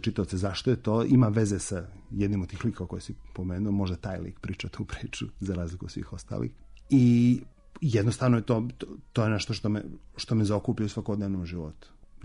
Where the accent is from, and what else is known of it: Montenegro; also born or lived in Belgrade / Germany / United States